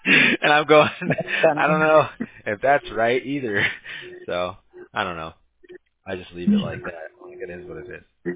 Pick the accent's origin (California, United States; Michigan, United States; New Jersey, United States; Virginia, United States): California, United States; I grew up in Southern California, so I like the Chargers